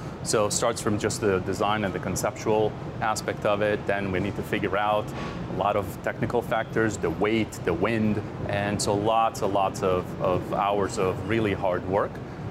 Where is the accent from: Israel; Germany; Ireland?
Israel; moved away as an adult; now in United States; I was born and raised in Israel, and like everybody else, I enlisted into the Israeli Air Force.